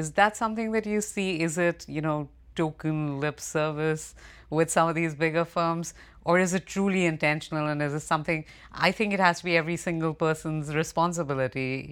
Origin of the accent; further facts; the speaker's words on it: India; as an Indian, I can say it's expected of me almost societally that I take care of my kids